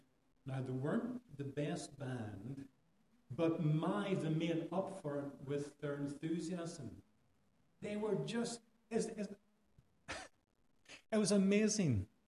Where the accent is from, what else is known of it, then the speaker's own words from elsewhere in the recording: Ireland; accent: Irish; But let me just read with my Irish accent.